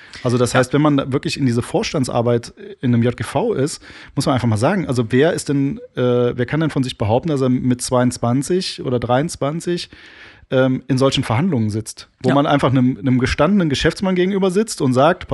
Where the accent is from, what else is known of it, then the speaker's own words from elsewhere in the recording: Bruchhausen, Germany; also ich bin aus Bruchhausen